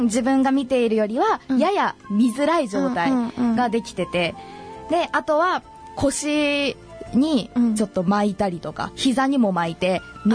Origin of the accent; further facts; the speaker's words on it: Nagasaki, Japan; 長崎で生まれ育ったのに落ちてしまったっていうのが本当に悔しくって